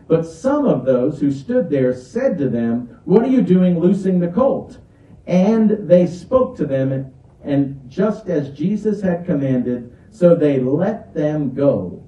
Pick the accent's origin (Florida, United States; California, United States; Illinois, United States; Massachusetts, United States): Florida, United States; I'm from Florida. And those of you from warmer climates, I grew up, my first trees that I drew were palm trees